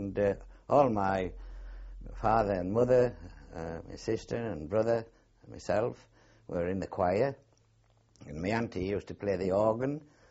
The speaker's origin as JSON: {"language": "English", "town": "Eggleston", "region": "North East England", "country": "United Kingdom", "tie": "born there", "said": "I was born at Eggleston in County of Durham, near Middleton Teasdale. And I was there until I was a few months old, and my father took ill. And they brought me to my grandparents, and I was eventually brought up by them."}